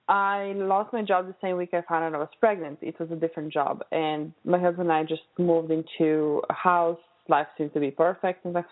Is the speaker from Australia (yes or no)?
no; Slovenia; English is a second language; moved away as an adult; now in United States; I came from Europe, Slovenia, where I was born and raised and spent my first 20 years of life.